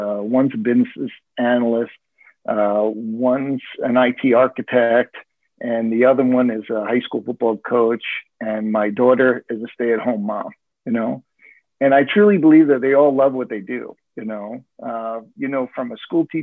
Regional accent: New York, United States; I'm a New Yorker by nature, you know, a native New Yorker, and then moving to Texas

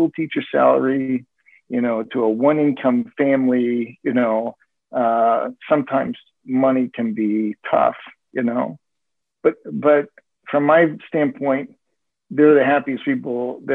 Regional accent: New York, United States; I'm a New Yorker by nature, you know, a native New Yorker, and then moving to Texas

